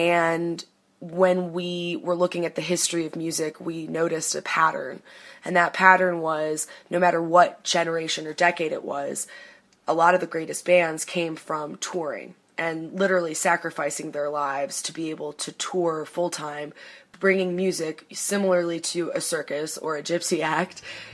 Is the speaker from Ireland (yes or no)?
no; New York, United States; now in Asheville, United States; just growing up in New York, I had never really left home before after college, you know?